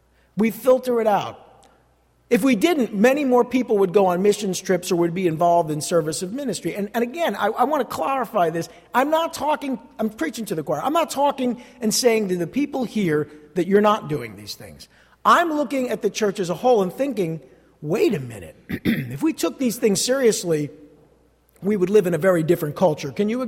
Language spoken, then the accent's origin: English; New Jersey, United States; Maybe it's because I'm from Jersey. Or maybe it's because I've been a Christian for 30 years